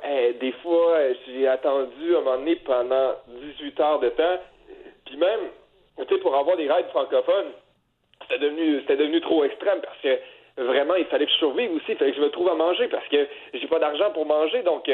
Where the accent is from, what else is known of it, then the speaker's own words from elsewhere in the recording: Quebec, Canada; Fait que moi, en tant que Québécois, moi j'avais jamais entendu parler des communautés francophones hors Québec.